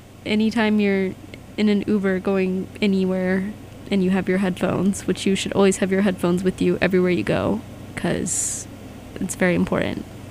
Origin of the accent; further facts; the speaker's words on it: Mississippi, United States; now in Boston, United States; I'm from Mississippi, so I have literally no reason to be here